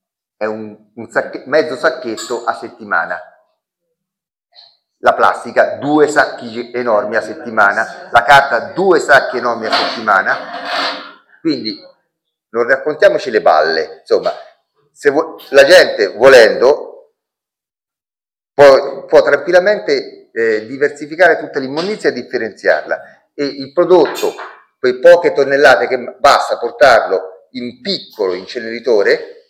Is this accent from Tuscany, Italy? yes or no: no; Marche, Italy; io mi ricordo quando ero piccolo, vivevo nelle Marche, quando ero piccolo